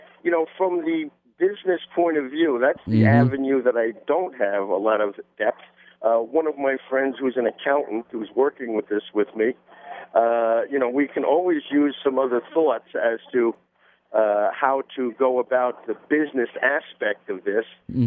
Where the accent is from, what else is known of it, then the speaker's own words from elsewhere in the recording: New Rochelle, New York, United States; The thing I'm interested in, I'm from New Rochelle. I am looking into trying to open up a business for a charter school here in New Rochelle.